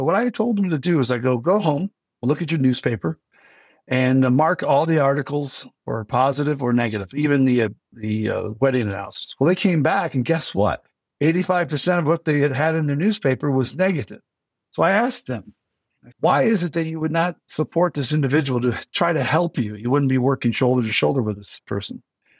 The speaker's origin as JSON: {"language": "English", "region": "New York", "country": "United States", "tie": "born or raised there", "said": "because I grew up in Western New York, we would believe that it would happen to us."}